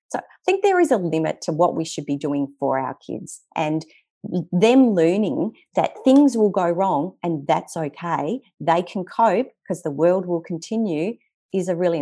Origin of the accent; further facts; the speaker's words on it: Western Australia, Australia; I remember when we grew up in the Western Australian bush